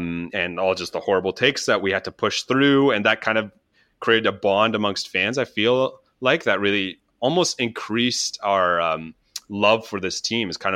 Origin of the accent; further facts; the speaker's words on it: Ottawa, Ontario, Canada; I'm also from Ottawa originally